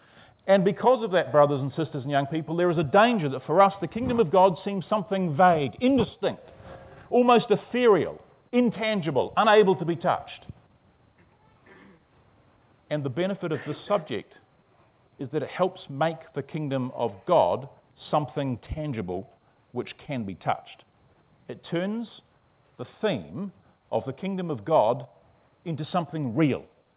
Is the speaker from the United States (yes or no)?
no; Wellington, New Zealand; we come from Wellington, which is the red dot in the middle of the country there, bottom of the North Island. Because it's located where it is, with that little gap between the two islands, it's extremely windy